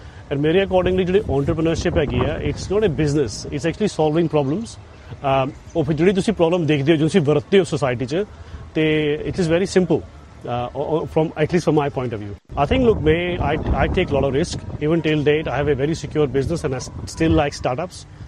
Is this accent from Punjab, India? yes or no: no; Baramulla, Jammu and Kashmir, India; born there; ਮੈਂ ਕਸ਼ਮੀਰ ਤੋਂ ਇੱਕ ਬਹੁਤ ਹੀ ਛੋਟੇ ਇਲਾਕਾ ਬਾਰਾਮੂਲਾ ਹੈਗਾ, ਉੱਥੋਂ ਮੇਰੀ ਪੈਦਾਇਸ਼ ਹੋਈ ਦੀ ਹੈ